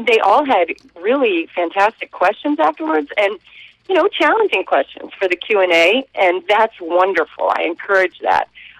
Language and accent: English; Evansville, Indiana, United States; We played in my hometown of Evansville, Indiana. And, you know, there aren't any vegans in Evansville, or there are very few.